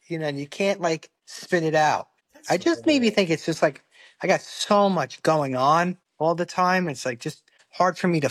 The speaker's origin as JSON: {"language": "English", "region": "New York", "country": "United States", "tie": "born or raised there", "said": "I think as growing up in Long Island, you know, it's the prestige of being in Manhattan."}